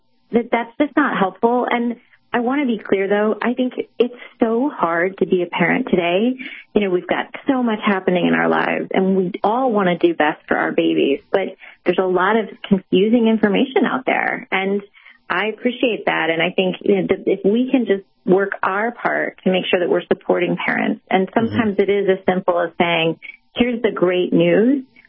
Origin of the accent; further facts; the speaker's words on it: Kansas, United States; now in Washington, D.C., United States; where I grew up in Kansas, so where I live now in Washington, D.C., and family all over the country